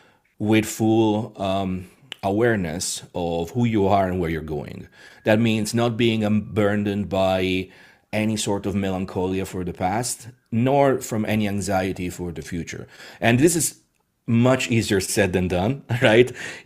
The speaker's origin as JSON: {"language": "English", "town": "Rome", "region": "Lazio", "country": "Italy", "tie": "born or raised there", "said": "Again, I was born in Rome. I was baptized in St. Peter's Basilica as a Catholic."}